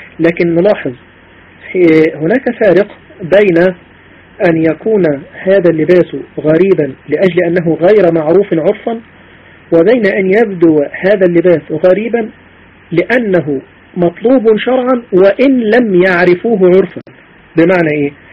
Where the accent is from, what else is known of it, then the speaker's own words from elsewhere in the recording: Egypt; الغالب مثلا في عندنا في مصر الغالب أن هذا يعتبر دين